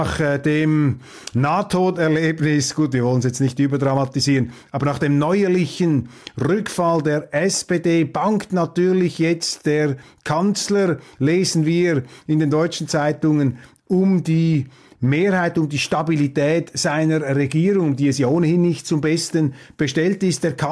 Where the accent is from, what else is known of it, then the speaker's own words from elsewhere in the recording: Switzerland; Und wissen Sie, als Schweizer bin ich einfach erstaunt über den Mangel an politischem Denken innerhalb dieser Kreise